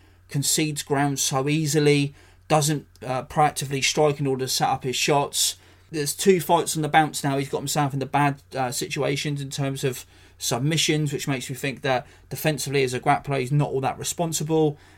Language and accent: English; England, United Kingdom; as a Brit, as an Englishman